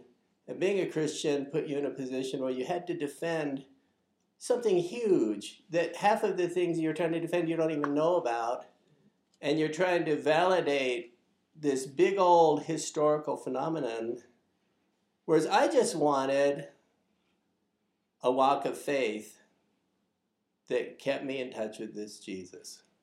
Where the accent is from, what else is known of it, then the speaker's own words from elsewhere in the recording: United States; I'm proud to be an American